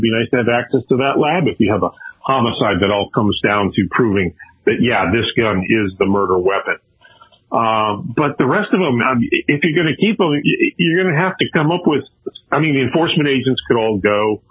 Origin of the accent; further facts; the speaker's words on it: Minnesota, United States; my home state of Minnesota